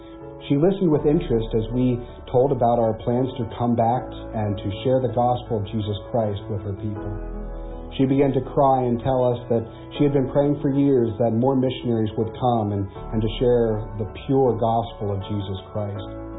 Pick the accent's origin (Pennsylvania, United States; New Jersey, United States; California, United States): Pennsylvania, United States; Williamsport; I was born and raised in Williamsport, Pennsylvania.